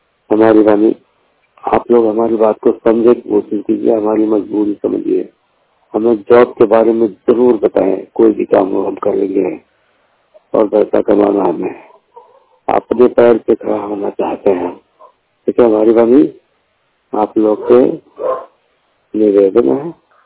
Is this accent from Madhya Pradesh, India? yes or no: no; Uttar Pradesh, India; जिला बस्ती के रहने वाला, 100% ब्लाइंड यूपी के रहने वाला हूँ।